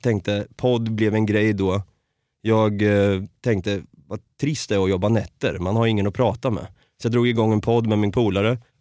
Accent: Norrköping, Östergötland, Sweden; Så i Norrköping är jag uppvuxen och född. Och jag kan ju känna än idag liksom att det var en väldigt bra uppväxt.

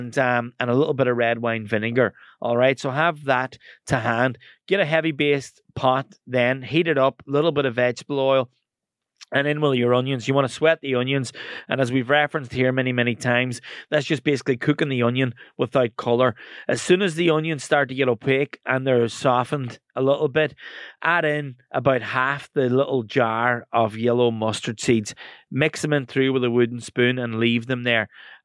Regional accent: County Donegal, Ireland; growing up in Donegal, I became a chef

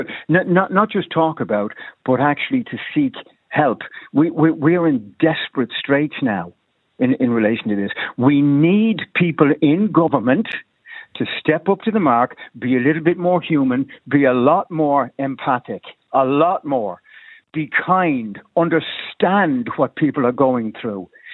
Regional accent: Ireland; I'm born and bred in Ireland, been in Ireland all my life, never moved out.

